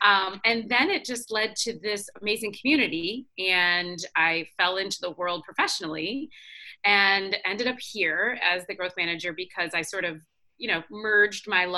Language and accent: English; Michigan, United States; So this is exciting. I am from Michigan.